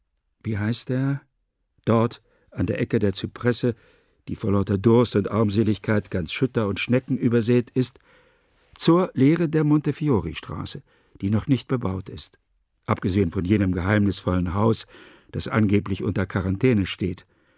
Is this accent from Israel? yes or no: yes; Jerusalem, Jerusalem District, Israel; German is a second language; In Jerusalem, wo ich aufgewachsen bin, gab es auch einen Zoo.